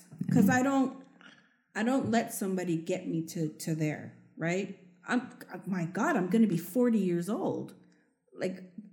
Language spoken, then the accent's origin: English; San Francisco, California, United States; just because I grew up in the Mission, it annoys me when people are like, "Oh, you grew up in the Mission. You know what it's all about.